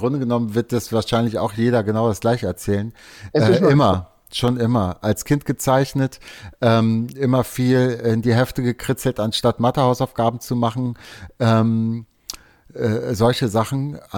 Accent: North Rhine-Westphalia, Germany; Nein, ich bin Ostwestfale ursprünglich.

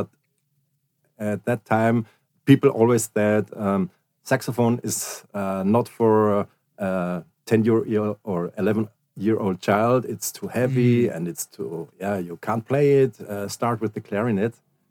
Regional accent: Germany; It's you can choose in Germany, because I grew up in Germany

